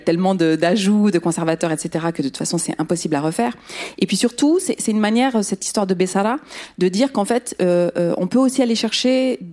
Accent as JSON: {"language": "French", "region": "Rif", "country": "Morocco", "said": "Alors moi, je dis que c'est une spécialité du Rif parce que je suis du Rif."}